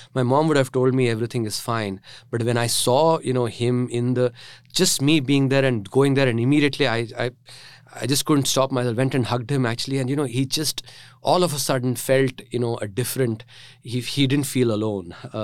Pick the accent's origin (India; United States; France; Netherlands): India; North India; as a South Indian growing up in the North, wanted to be like the North Indians, speak Hindi like them